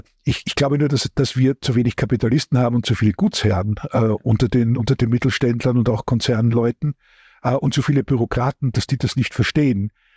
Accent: Austria; ich bin ja Österreicher

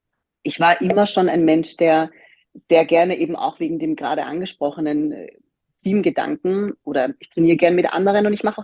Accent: Lower Austria, Austria; ich bin 33, bin aus Niederösterreich. Ein Bundesland, das sich wie Brandenburg um Berlin streckt sich Niederösterreich um Wien. Das heißt, ich komme ganz aus der Nähe aus Wien, lebe jetzt aber seit Februar gerade vorrangig in Berlin.

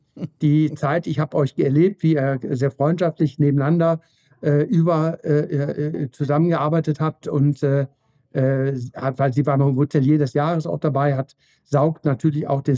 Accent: North Rhine-Westphalia, Germany; du ziehst an den Niederrhein in meine Heimat.

